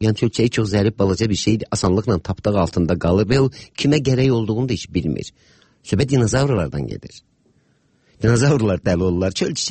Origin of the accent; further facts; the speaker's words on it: Baku, Azerbaijan; Və mən çox uşaq yaşlarından Bakıda böyümüşəm.